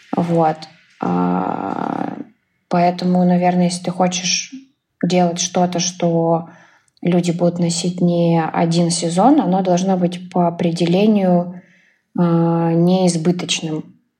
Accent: Yekaterinburg, Sverdlovsk Oblast, Russia; Я девочка из Екатеринбурга.

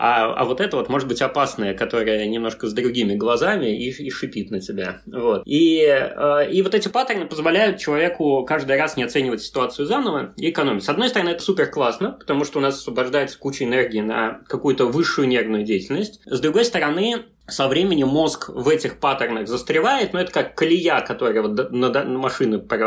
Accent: Russia; я сказал, что я из России

